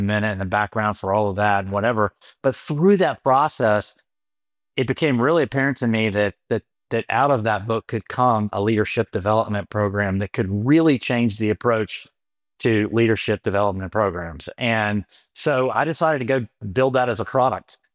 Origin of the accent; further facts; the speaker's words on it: Florida, United States; I grew up in North Florida and here in the U.S.